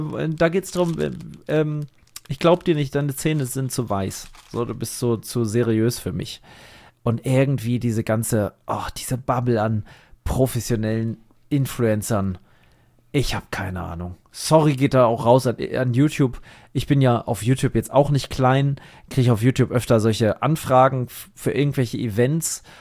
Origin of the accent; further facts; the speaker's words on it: Dubai, United Arab Emirates; Wir sind doch nicht von irgendwas, Mensch. Wir sind in Dubai groß geworden.